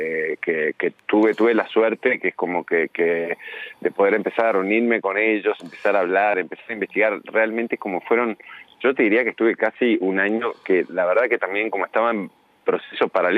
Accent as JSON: {"language": "Spanish", "country": "Uruguay", "tie": "born there", "said": "Yo nací en dictadura en el Uruguay."}